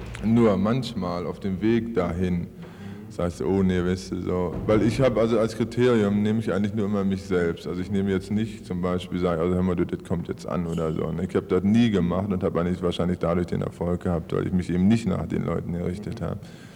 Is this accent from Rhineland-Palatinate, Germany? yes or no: no; Berlin, Germany; Naja, und da bin ich eben, wie gesagt, in Berlin geboren worden, als Ergebnis dieses Zusammentreffens. Hab da so, sagen wir, wie man heute bezeichnen würde, etwas in der gut bürgerlichen Ecke aufgewachsen, da in Berlin.